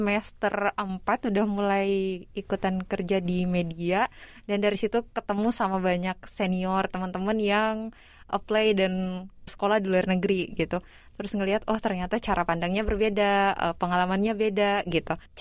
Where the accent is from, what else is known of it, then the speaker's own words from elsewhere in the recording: Southeast Sulawesi, Indonesia; also born or lived in Sidrap; Dari SD tuh di Sidrap sempat Sulawesi Selatan sampai kelas 2. Lalu pindah karena orang tua juga pindah ke Sulawesi Tenggara sampai lulus SMA. Jadi aku sekolah di SMA 1 Kolono.